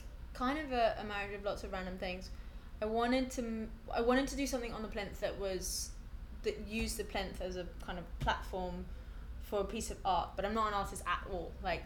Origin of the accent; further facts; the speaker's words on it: London, United Kingdom; I live just off Charlotte Street, so about 15 minutes walk away. And I was born in London, educated in London, lived in London forever and ever.